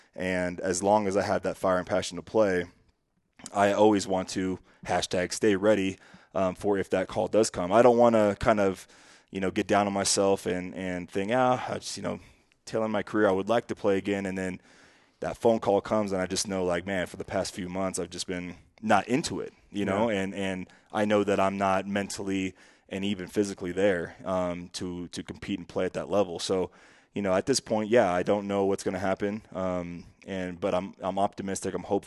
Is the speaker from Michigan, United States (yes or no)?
no; California, United States; And just for me, I'm from California, being playing close to home for the first time in a long time meant a lot to me.